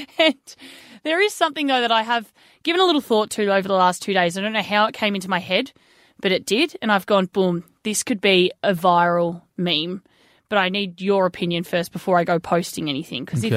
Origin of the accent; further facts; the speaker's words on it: Melbourne, Victoria, Australia; I came from Melbourne.